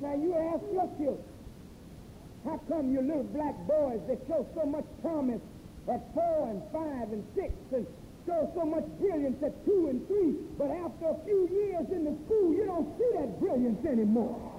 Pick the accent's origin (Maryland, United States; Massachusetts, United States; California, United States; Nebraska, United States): Massachusetts, United States; Boston; I grew up in Boston, Massachusetts.